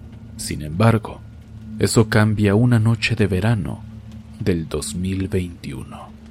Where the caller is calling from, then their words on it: Buenos Aires, Argentina; soy de Buenos Aires, Argentina.